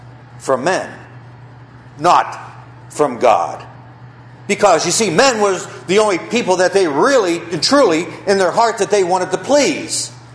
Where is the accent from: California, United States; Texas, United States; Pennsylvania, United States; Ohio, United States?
Pennsylvania, United States; Pittsburgh; And that was the first time I realized, growing up in Pittsburgh, I like country music.